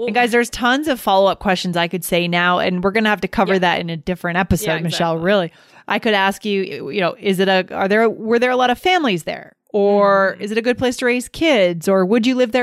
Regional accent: Keene, New Hampshire, United States; My hometown, Keene, New Hampshire, is known, it's supposed to have the widest main street in America

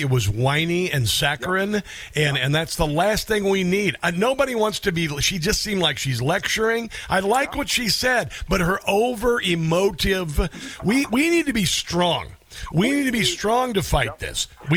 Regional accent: Omaha, Nebraska, United States; I know that. I'm from Omaha.

